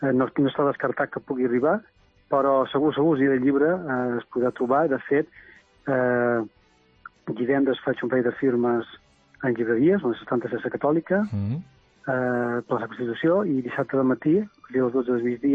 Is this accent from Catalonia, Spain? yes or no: no; Balearic Islands, Spain; això és un fet històric que per jo és molt transcendental, que va succeir a la meva illa, a Menorca